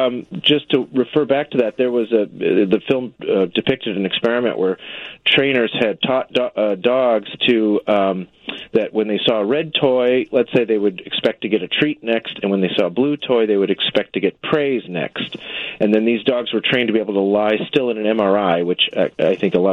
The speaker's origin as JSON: {"language": "English", "town": "Deerfield", "region": "Illinois", "country": "United States", "tie": "born or raised there", "said": "I grew up in Deerfield."}